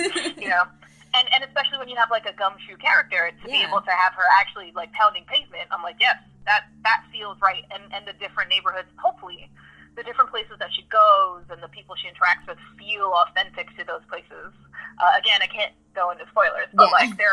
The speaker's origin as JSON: {"language": "English", "town": "New York City", "region": "New York", "country": "United States", "tie": "born or raised there", "said": "you know, I grew up in New York City, so, like, I always, like, I'm just used to people getting it wrong"}